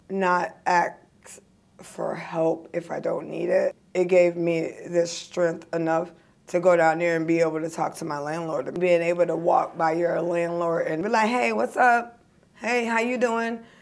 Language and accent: English; Tennessee, United States; I lived in Madison since the age of 5. I'm from Tennessee.